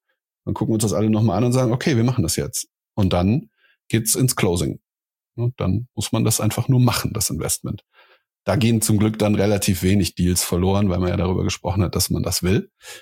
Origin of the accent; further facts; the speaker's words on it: Cologne, North Rhine-Westphalia, Germany; ich bin in Köln aufgewachsen.